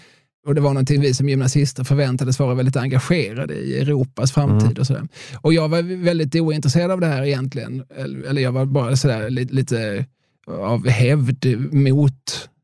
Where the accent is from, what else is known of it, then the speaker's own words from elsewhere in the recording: Eslöv, Skåne, Sweden; Men jag är ju från Eslöv.